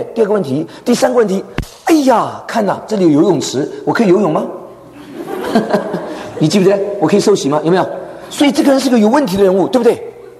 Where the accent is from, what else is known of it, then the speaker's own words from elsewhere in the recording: Taiwan; 我从台湾来的